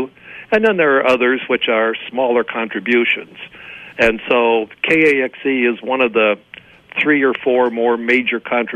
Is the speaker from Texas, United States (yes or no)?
no; Mason City, Iowa, United States; Grew up in northern Iowa.